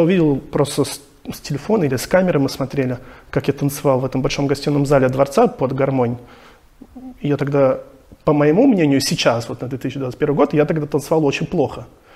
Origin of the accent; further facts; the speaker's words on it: Moscow, Russia; Я родился в Москве